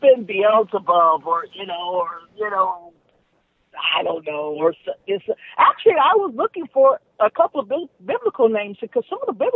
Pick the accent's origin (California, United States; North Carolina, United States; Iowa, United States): California, United States; We're from California.